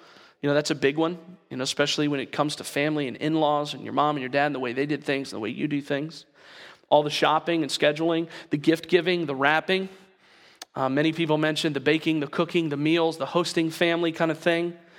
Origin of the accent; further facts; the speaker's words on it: the South, United States; I don't attend your church. In fact, I'm from the South